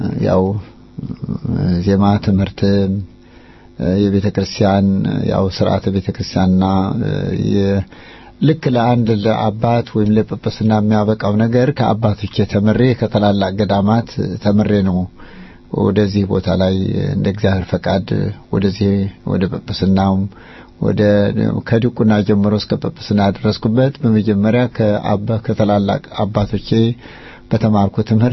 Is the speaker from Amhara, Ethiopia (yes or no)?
yes; Sekota, Amhara, Ethiopia; also born or lived in Ofla / Korem; ያው በኦፍላ ሰቆጣ በኮረም መሃል ላይ በዋግ ላይ ነው ተወልጄ ያደኩት።